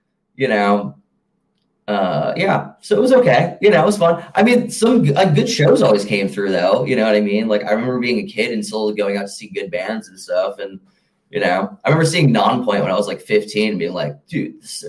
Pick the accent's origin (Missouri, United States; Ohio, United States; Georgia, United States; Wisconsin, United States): Wisconsin, United States; Green Bay; Well, when I grew up in Green Bay, Wisconsin, out in Suamico, which is out like in the middle of nowhere in the country.